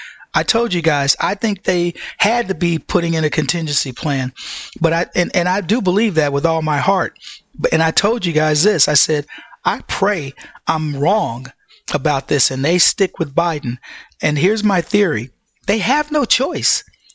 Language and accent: English; Texas, United States; let's go to Whataburger because I grew up eating Whataburger in Texas.